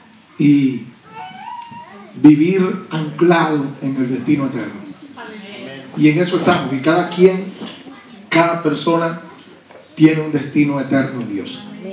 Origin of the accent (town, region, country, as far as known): Venezuela